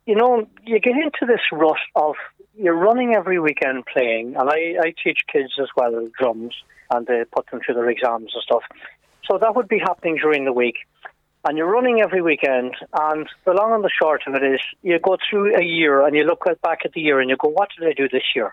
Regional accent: County Sligo, Ireland; now in Ballyshannon, Ireland; I'm originally from North Sligo, near Cliffney

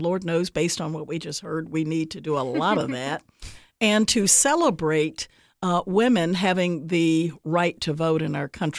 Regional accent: United States; what it means to me as an American and as a woman in this wonderful country

